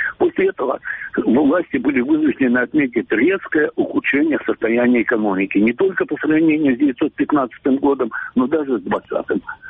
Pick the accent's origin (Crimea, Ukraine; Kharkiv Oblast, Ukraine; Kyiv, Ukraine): Crimea, Ukraine; Я коренной крымчанин, и поэтому я буду сейчас говорить в двух ипостасях, как человек, который вырос в Крыму не в одном поколении, и как историк.